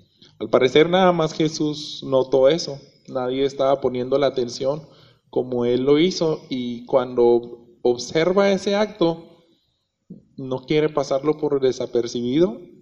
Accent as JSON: {"language": "Spanish", "country": "Mexico", "said": "son las monedas más chiquitas que tenemos aquí como mexicanos"}